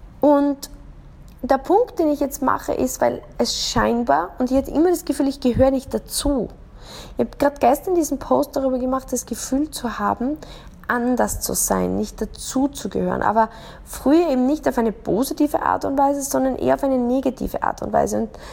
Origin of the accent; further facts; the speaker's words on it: Austria; Ich bin in Österreich aufgewachsen. Ich bin ein 80er-Jahre-Kind. Ich bin in den 90er-Jahren in die Schule gegangen. Ich habe maturiert.